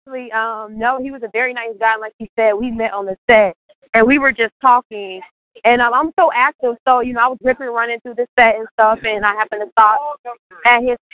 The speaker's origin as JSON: {"language": "English", "town": "St. Petersburg", "region": "Florida", "country": "United States", "tie": "born or raised there", "said": "born and raised in St. Petersburg, Florida. I'm a native."}